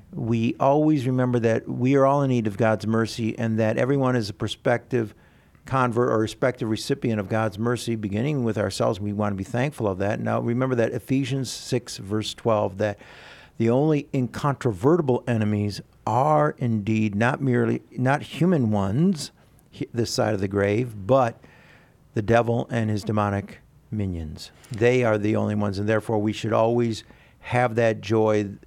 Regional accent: Detroit, Michigan, United States; People in Dearborn, Michigan, I'm from Detroit.

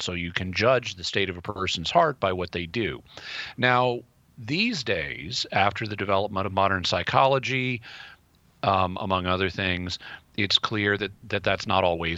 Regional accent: the South, United States; And as a Southerner, I natively think in terms of Southern social mores

